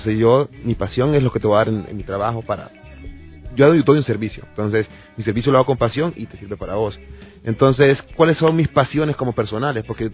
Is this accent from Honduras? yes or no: yes; Honduras; me ha tocado mucho conocer el interior del país. Bastante, ¿no? Entonces, y eso también a mí me como hondureño, me enriquece, ¿no?